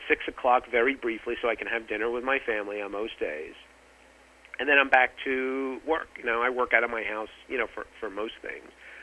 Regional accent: New York, United States; Maybe it's because I'm a New Yorker.

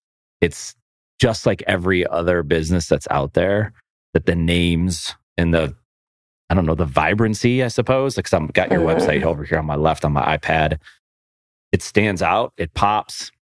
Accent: Buffalo, New York, United States; When I came down south, and I would say, I'm from Buffalo. And they say, oh, I have friends in New York City. And I'm like, Cleveland's closer.

